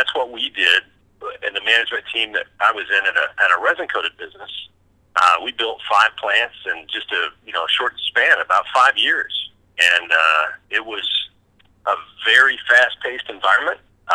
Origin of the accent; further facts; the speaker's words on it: Texas, United States; I grew up in West Texas, and I grew up at a time when the oil and gas market was at a bubble. And I graduated high school in the late 80s after the 80s bubble had popped.